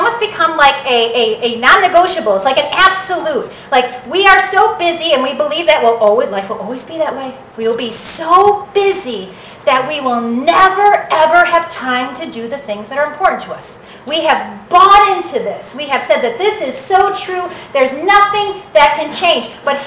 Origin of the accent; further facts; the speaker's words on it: Buffalo, New York, United States; Or I guess me, I'm from Buffalo.